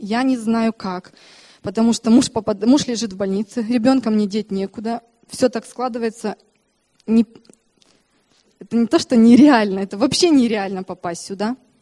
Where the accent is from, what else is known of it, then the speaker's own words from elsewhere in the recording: Germany; я из Германии.